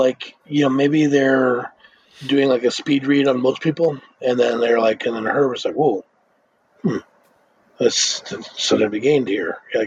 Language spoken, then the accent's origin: English; Prescott, Arizona, United States; growing up in Prescott, where sort of like, it's like sometimes it's insular small town bullshit